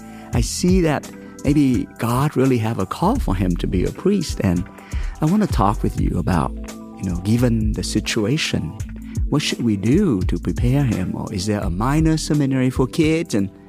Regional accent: Vietnam; So I grew up in Vietnam, right during the war. My dad worked in the Air Force with the South government.

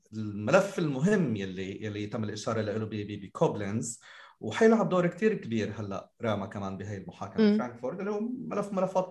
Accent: Syria; فممكن يكون لنا نحن كسوريين درس تاريخ

